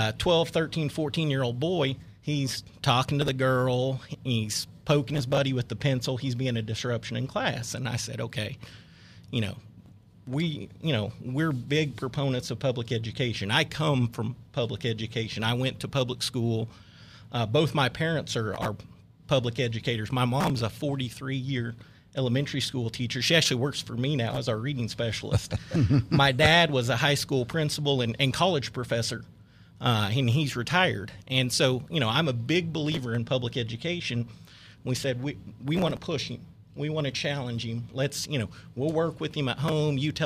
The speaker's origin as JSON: {"language": "English", "town": "Newkirk", "region": "Oklahoma", "country": "United States", "tie": "born or raised there", "said": "I'm from Oklahoma originally. Actually grew up in a small farming town in north central Oklahoma, Newkirk, by Ponca City."}